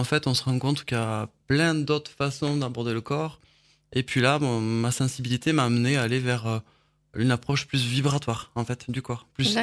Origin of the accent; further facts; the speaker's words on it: Rodez, Occitanie, France; born there; Je suis né à Rodez et j'habite à Rodez.